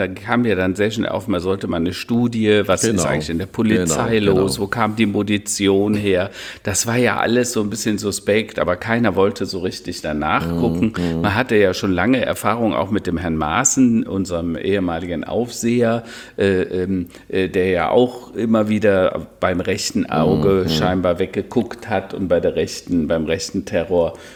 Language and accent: German; Hennef, North Rhine-Westphalia, Germany; In Hennef, meine alte Heimat, da bin ich mal geboren oder in der Nähe von Hennef, ne?